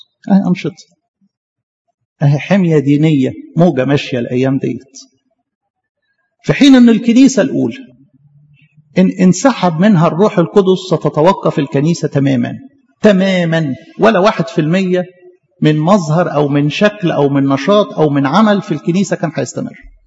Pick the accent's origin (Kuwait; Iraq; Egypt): Egypt; وعلى مستوى الوطن بتاعنا بلدنا مصر